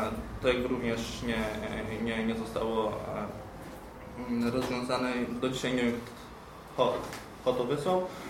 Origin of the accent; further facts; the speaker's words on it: Ostróda, Warmian-Masurian Voivodeship, Poland; now in Warsaw, Poland; Przeprowadziłem się do Warszawy niecałe 2 lata temu. Pochodzę z Ostródy, z małego miasteczka na Mazurach.